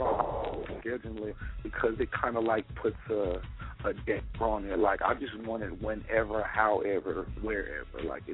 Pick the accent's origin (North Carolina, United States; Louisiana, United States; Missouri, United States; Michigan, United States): Missouri, United States; Canton; now in Philadelphia, United States; I want to start with Philadelphia and also my hometown, Canton, Missouri.